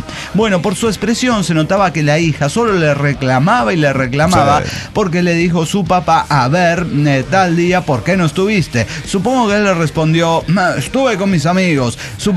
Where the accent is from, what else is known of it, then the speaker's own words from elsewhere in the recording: Monterrey, Nuevo León, Mexico; yo crecí en Monterrey, ajá, Nuevo León, en el México de los 80.